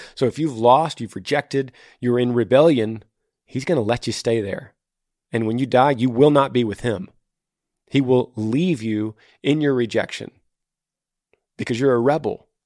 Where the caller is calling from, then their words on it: New Mexico, United States; hey, Granger … from New Mexico.